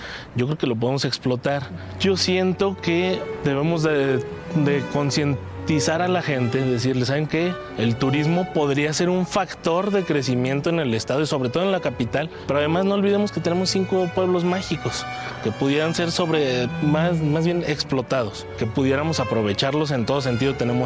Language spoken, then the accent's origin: Spanish; Zacatecas, Mexico; Mi familia, en realidad todos somos zacatecanos